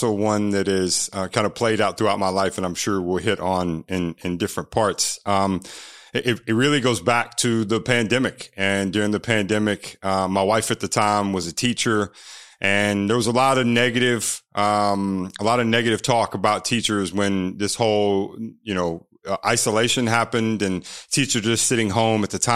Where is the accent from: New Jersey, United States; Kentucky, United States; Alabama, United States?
Kentucky, United States; Bowling Green; I grew up in Bowling Green, Kentucky, home of the Corvette, small town, small city on I-65